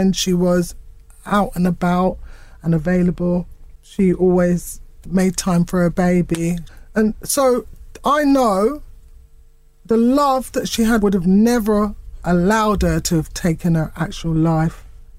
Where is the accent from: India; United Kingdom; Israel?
United Kingdom; she was born here. I was born here. We're British